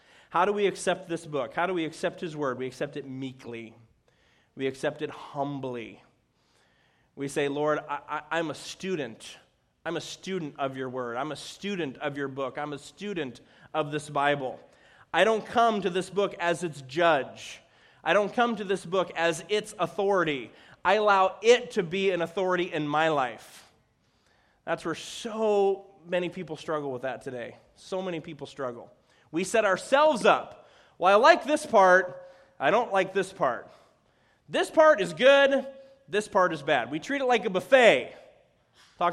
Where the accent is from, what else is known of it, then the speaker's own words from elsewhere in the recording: Chicago, Illinois, United States; I grew up in Chicago, so WMBI.